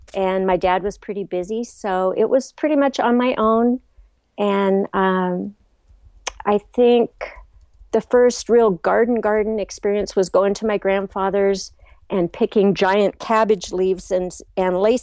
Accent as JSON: {"language": "English", "region": "Washington", "country": "United States", "tie": "born or raised there", "also_born_or_lived": "Montana", "said": "Well, let's see. I'm a Montana native, but I grew up over on the West Coast in Washington."}